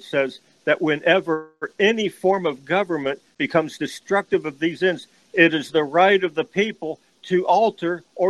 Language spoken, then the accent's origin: English; United States; I'm an American, you know, I believe in, our war for independence.